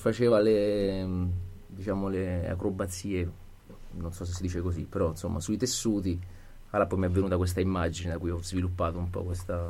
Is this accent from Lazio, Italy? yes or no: yes; Rome, Lazio, Italy; io sono romano